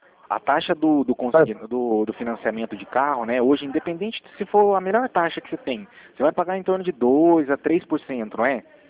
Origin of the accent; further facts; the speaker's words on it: Cornélio Procópio, Paraná, Brazil; Cornélio, não, eu sou de Cornélio.